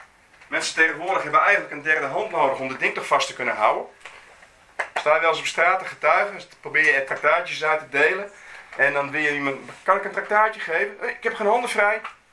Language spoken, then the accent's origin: Dutch; Leeuwarden, Friesland, Netherlands; Ik kom zelf uit Leeuwarden.